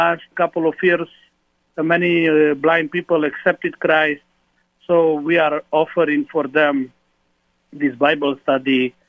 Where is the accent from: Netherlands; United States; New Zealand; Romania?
Romania; now in Budapest, Hungary; I live with my family in Budapest, Hungary. And because I grew up in Romania, I speak the Romanian language.